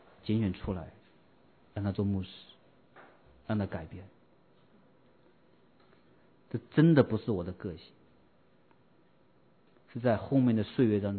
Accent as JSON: {"language": "Chinese", "region": "Hunan", "country": "China", "second_language": "Chinese", "said": "我是湖南人，讲话又快，吞字啊，吞音"}